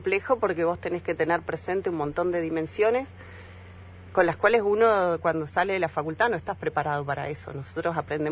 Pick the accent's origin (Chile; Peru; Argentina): Argentina; Bariloche, Río Negro; born there; Yo soy nacida en Bariloche y siempre pensé que vivía en el sur.